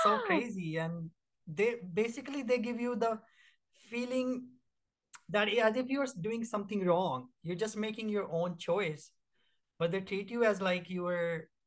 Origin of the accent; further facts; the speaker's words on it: India; now in Canada; growing up in India, the difference that I see from Canada